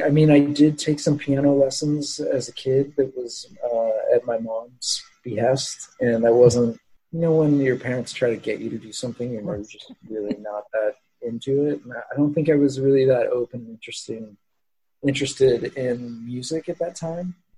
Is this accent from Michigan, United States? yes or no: no; Fountain Valley, California, United States; So where I grew up in Orange County for a lot of those years. I went to Fountain Valley High School right next to Huntington Beach.